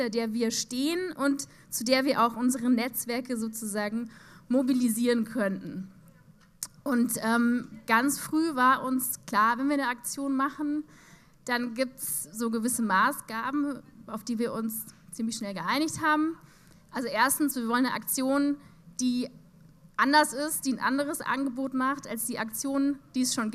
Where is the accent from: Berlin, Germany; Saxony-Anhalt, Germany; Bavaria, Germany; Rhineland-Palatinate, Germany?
Berlin, Germany; Also wir kommen aus Berlin und haben da kleinere subkulturelle Kreise